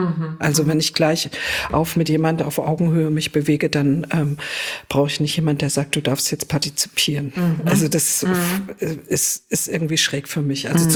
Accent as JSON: {"language": "German", "town": "Frankfurt", "region": "Hesse", "country": "Germany", "said": "Nee, ich bin tatsächlich ein Frankfurter Mädel. Also okay, ein richtig Frankfurter echtes, ja, Frankfurter Mädel."}